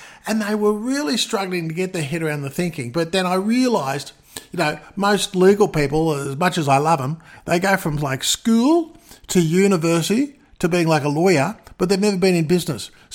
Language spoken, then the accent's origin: English; Australia; now in United States; because being Australian